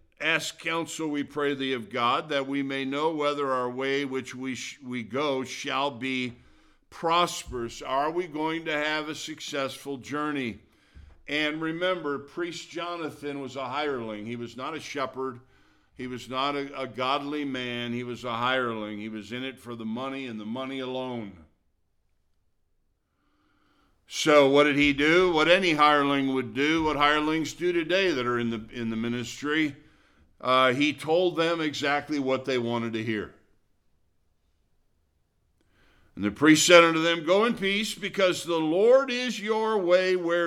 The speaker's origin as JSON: {"language": "English", "region": "Midwest", "country": "United States", "moved": "as an adult", "said": "Now, I've been away since I was 18, so I guess I still have, the kids tell me there are certain words I say that still linger from"}